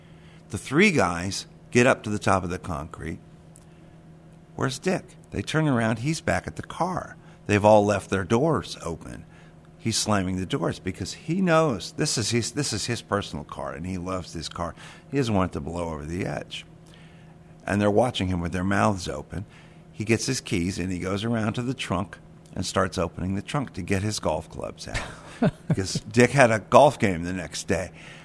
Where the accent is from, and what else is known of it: St. Petersburg, Florida, United States; also born or lived in Savannah